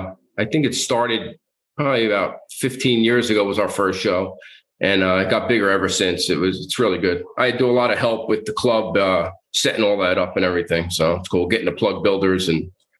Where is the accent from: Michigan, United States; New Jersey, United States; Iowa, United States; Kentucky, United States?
New Jersey, United States; Bayonne; I grew up in Bayonne, New Jersey, so I fished the Kill Van Call and surrounding waters of Jersey City